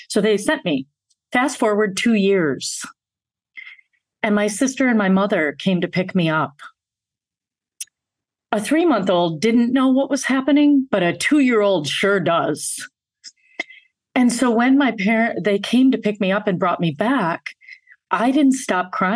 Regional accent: Grand Blanc, Michigan, United States; born or raised there

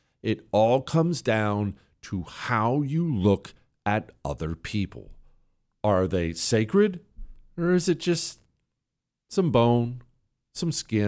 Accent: Omaha, Nebraska, United States; 5 sex traffickers were arrested in my hometown of Omaha, Nebraska. One of them was living on my street.

